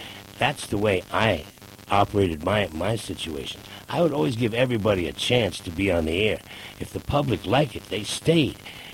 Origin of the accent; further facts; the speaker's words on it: New York, United States; I grew up in New York listening to the great rhythm and blues stations